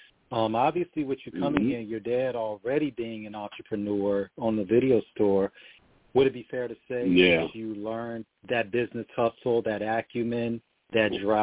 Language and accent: English; Washington Heights, New York, United States; growing up in, you know, Washington Heights, you know, Alex Rodriguez, you know, Manny Rodriguez, Cartier from there.